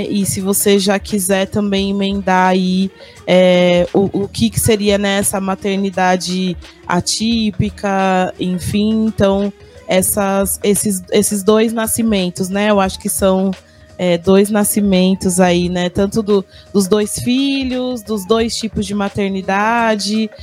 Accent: São Paulo, Brazil; Eu sou aqui da Sul também, atuo por aqui.

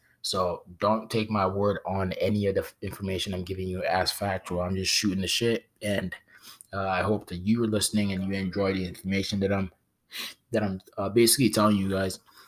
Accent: Nigeria; I'm a big fan of Kamaru Usman. He's Nigerian. I'm Nigerian.

